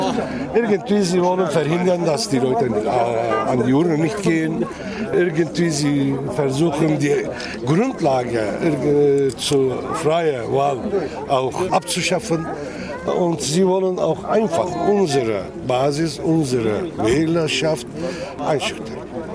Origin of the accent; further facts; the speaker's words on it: Nusaybin, Mardin, Turkey; Nusaybin ist meine Heimatstadt. Ich bin in Nusaybin geboren, aufgewachsen. Ich kann nicht in meine Heimatstadt reingehen.